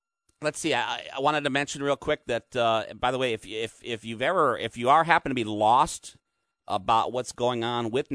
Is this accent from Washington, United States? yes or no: no; Minnesota, United States; Growing up in Minnesota, you know, I had many influences that steered me toward a career with the space program.